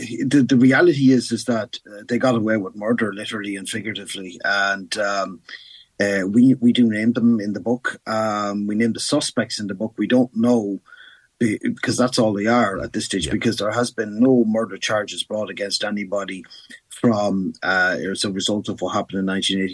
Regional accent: Carrick-on-Shannon, Connacht, Ireland; I'm from Carrick and Shannon, which is 16 miles away from Ballinamore.

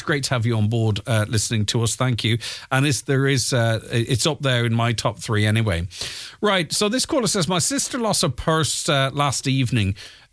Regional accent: Derry, Northern Ireland, United Kingdom; I'm from Derry and I just love the alpacas in Donegal.

